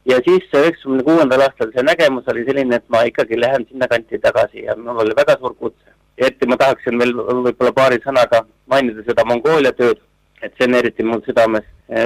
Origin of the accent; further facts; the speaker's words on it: South Estonia, Estonia; Ma kasvasin üles Lõuna-Eestis luterlikus perekonnas vanema ja vanaisaga